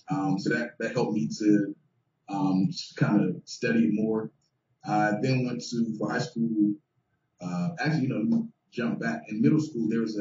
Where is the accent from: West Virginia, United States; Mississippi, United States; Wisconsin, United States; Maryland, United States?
Maryland, United States; Upper Marlboro; Born and raised in Upper Marlboro, Maryland. 29 years old.